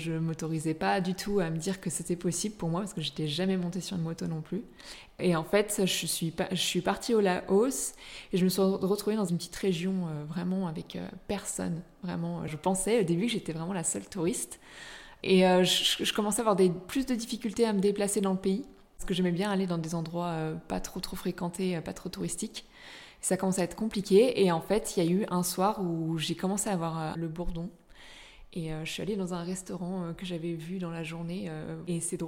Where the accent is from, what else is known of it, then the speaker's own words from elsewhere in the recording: Auvergne-Rhône-Alpes, France; now in Paris, France; j'ai 26 ans, je viens des Monts du Lyonnais et je travaille sur Paris depuis 4 ans